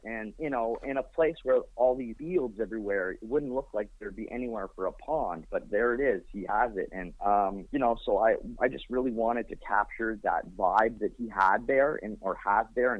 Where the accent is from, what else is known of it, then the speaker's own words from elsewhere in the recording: Chesterville, Ontario, Canada; And then we recorded the music video back in my hometown in Chesterville. And it's a small town of about 1,400 people.